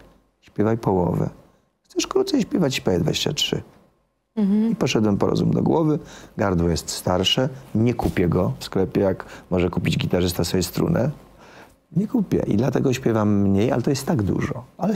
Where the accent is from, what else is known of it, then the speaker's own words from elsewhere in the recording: Opole, Opole Voivodeship, Poland; A 4 jeszcze śpiewam w moim kochanym Opolu, bo jestem opolaninem.